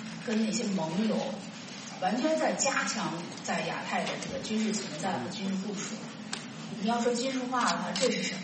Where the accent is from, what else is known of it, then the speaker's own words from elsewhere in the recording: China; 我们大部分中国人的感觉